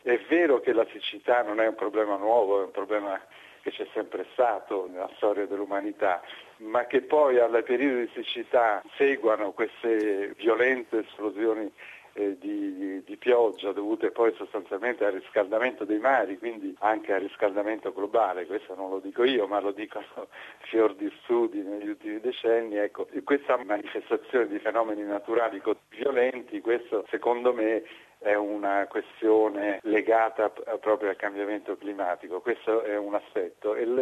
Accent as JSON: {"language": "Italian", "region": "Liguria", "country": "Italy", "said": "in Liguria, la mia terra"}